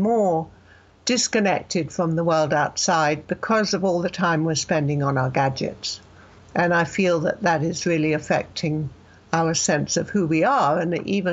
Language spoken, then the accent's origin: English; England, United Kingdom; also born or lived in South Carolina; now in California, United States; I am originally from England, and I've been living in the States for many years now, teaching composition and literature in universities. At the moment, I'm living in California, but I was living and teaching in South Carolina before I came here.